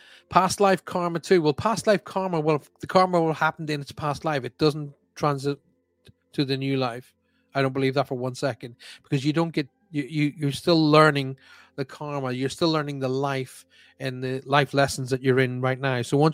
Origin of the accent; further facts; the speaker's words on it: Ireland; by the way, I that's a colloquialism I have actually picked up from the United States. I'm Irish and I do find myself saying it